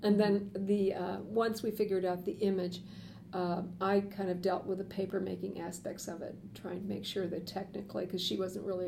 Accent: Neenah, Wisconsin, United States; Ironically, I come from Nina, Wisconsin, but anyway.

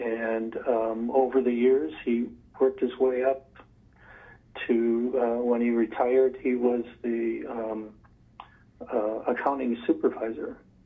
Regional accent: Sheboygan, Wisconsin, United States; Yes, I was born in Sheboygan, and my family lived there.

